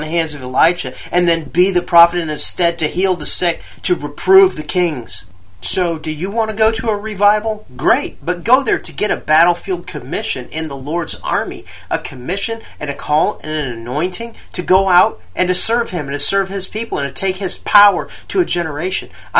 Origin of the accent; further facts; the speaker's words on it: Quad Cities, United States; We were talking about Carrie Lake coming from my hometown, the Quad Cities